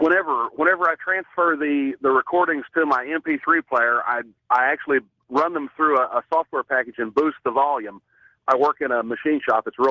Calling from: Oklahoma, United States; Calling from North Central Oklahoma.

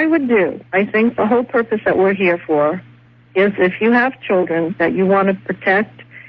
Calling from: Salt Lake City, Utah, United States; Well, I'm calling you from Salt Lake City, K-Talk.

